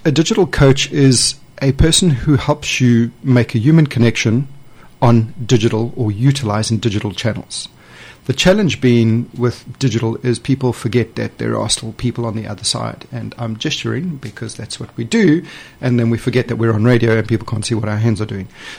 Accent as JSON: {"language": "English", "country": "South Africa", "moved": "yes", "lives_now": "United Kingdom", "said": "South Africa."}